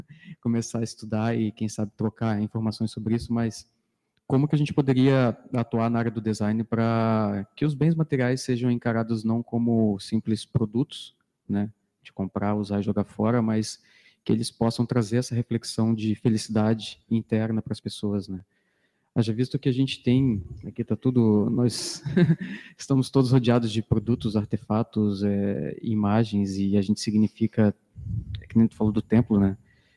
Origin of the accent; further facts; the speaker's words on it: Porto Alegre, Rio Grande do Sul, Brazil; Eu sou de Porto Alegre.